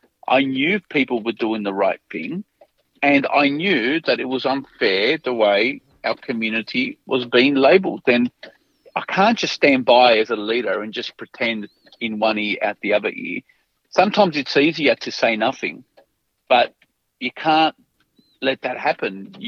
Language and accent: English; Fairfield, United States; born there; I was born in Fairfield and I love the community and the area where we live